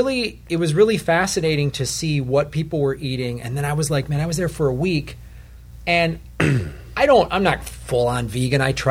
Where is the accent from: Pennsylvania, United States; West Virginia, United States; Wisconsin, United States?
Wisconsin, United States; I grew up in Wisconsin. Glass of milk, you know.